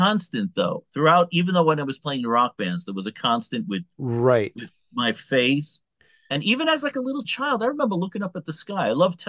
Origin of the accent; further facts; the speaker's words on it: Queens, New York, United States; I grew up in New York City. Yeah, there's New York City, and then I'm one of the boroughs in New York City, so I come from Queens, New York.